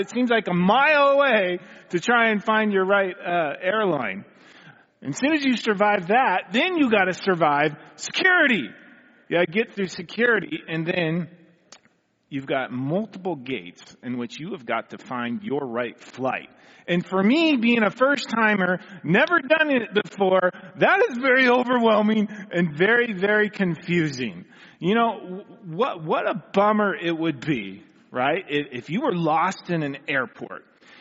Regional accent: California, United States; I grew up here in California, kind of stayed in California.

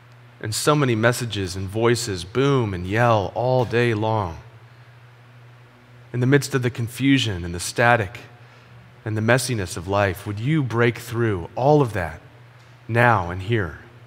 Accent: San Diego, California, United States; Well, growing up in Ocean Beach, I grew up on Saratoga Avenue. My mom and stepdad still live in the home that I grew up in, and it's right underneath the takeoff flight path for Lindbergh Field Airport.

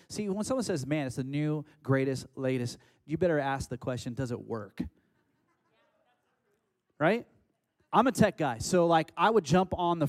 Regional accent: Orcas Island, Washington, United States; I was raised on Orcas Island where you didn't do stuff like, right, you know, why would you ever need a Ryder truck?

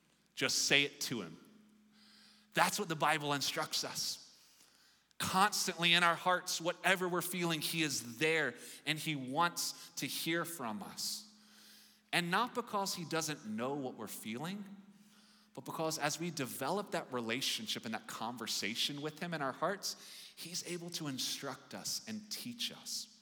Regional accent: Ireland; And part of it is strange, though I get it as an Irishman. I definitely get it.

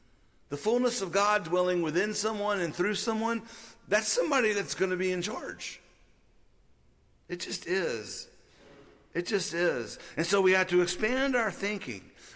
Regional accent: Louisiana, United States; I grew up in Louisiana, so we kind of all knew the stories of the kings of France

